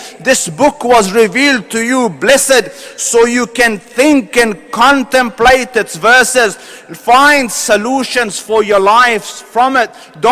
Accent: Australia; I'll give it in meters because I'm from Australia.

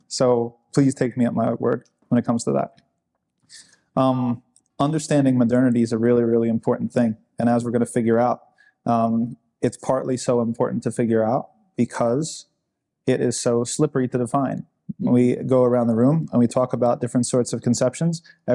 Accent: New York, United States; Like, I know I come from New York. Yeah. But don't hold that against me.

